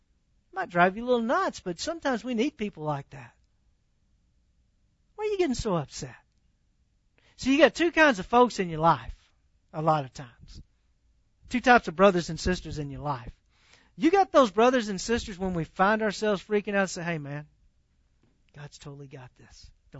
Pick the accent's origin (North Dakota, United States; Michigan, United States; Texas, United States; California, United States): Texas, United States; Man, I'm from East Texas. You at least come to the door.